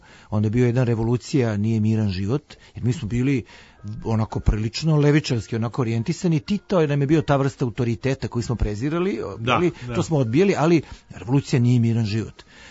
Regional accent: Šabac, Šumadija and Western Serbia, Serbia; ja sam odrastao u Šapcu.

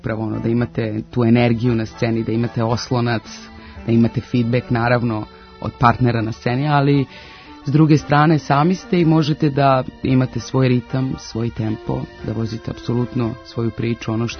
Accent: Gornji Milanovac, Šumadija and Western Serbia, Serbia; ona je rođena u Gornjem Milanovcu. To je inače moj rodni grad

